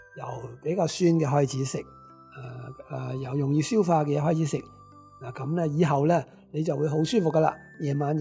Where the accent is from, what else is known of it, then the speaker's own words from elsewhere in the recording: Hong Kong; 我哋香港人食少一半嘅份量，差唔多。